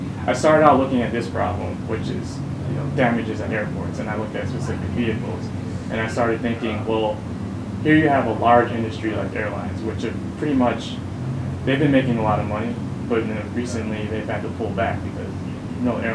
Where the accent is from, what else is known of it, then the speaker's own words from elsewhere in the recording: Chicago, Illinois, United States; also born or lived in Atlanta; now in Boston, United States; I was here. So I'm from Chicago, then I lived in Atlanta for a while, then I came up to MIT for business school.